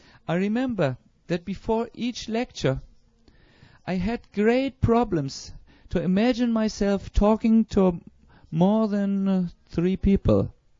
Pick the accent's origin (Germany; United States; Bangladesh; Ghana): Germany; North Germany; I am coming from North Germany.